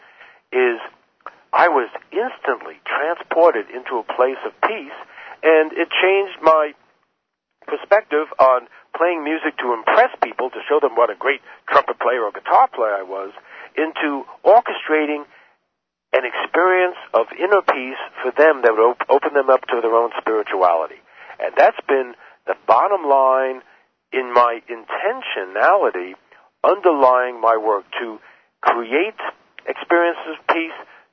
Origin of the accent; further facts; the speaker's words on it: New York, United States; And I say, well, it's both, and I come from New York